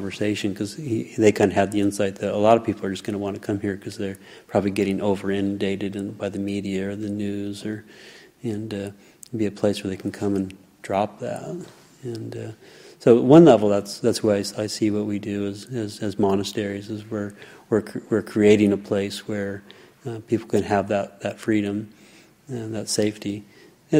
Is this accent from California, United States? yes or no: no; Indiana, United States; I grew up in Indiana, so I just couldn't tomorrow to say, okay, I'm moving back to Indiana and I'm going to start a monastery.